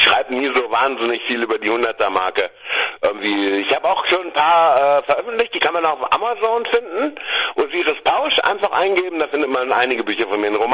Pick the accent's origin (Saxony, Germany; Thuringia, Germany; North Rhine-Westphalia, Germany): North Rhine-Westphalia, Germany; Bonn; born there; ich bin echt in der Hauptstadt geboren, was auch nicht mehr viele wissen. Die sagen dann Berlin. Ich sage so, ey, Alter, was für ein Reichsbürger bist du? Bonn!